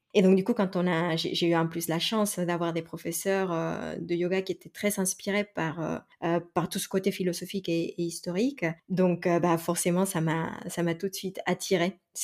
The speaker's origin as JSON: {"language": "French", "country": "Mexico", "tie": "born or raised there", "second_language": "French", "moved": "as an adult", "lives_now": "France", "said": "Donc moi, je suis mexicaine. Je suis née et j'ai grandi au Mexique. Je suis arrivée en France après le bac, pour faire une prépa."}